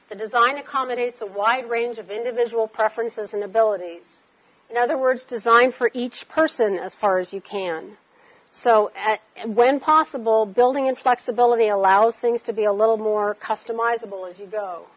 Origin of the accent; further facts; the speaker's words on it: California, United States; Well, I grew up in California. I never knew I had an accent, but apparently I picked it up and dropped it again.